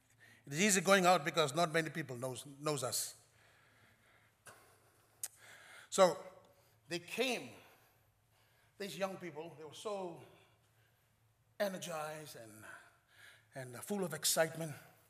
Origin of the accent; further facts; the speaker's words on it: Fiji; I'm not saying that because I'm from Fiji.